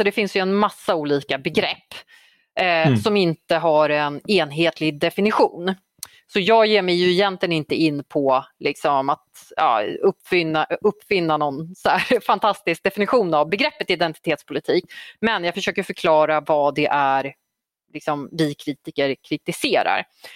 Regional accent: Gottsunda, Uppsala County, Sweden; Gottsunda, där jag växte upp i några år under tonåren och så.

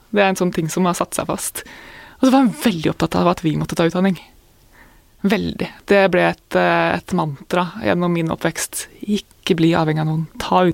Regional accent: Jevnaker, Innlandet, Norway; jeg vokste opp på Jevnaker, da, og startet på Jevnaker skole etter hvert

